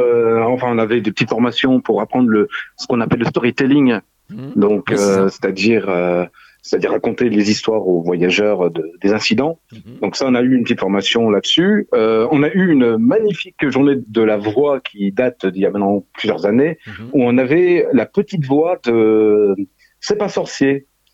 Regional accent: Grand Est, France; chez moi dans mon petit village de Moselle, puisque je suis de Moselle.

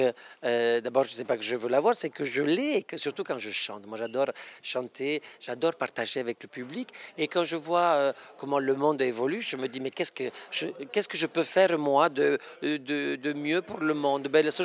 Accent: Andalusia, Spain; accent: southern Spanish; French is a second language; Oui, c'est mon accent qui vient du sud de l'Espagne, où je suis né, où j'ai grandi.

